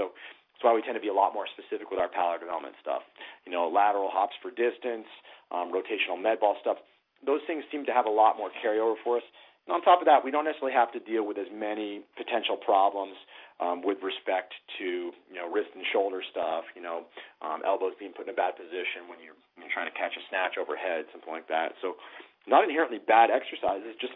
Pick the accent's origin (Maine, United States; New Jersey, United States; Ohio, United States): Maine, United States; I'm born and raised in Maine, so I grew up a, you know, kind of a Red Sox fan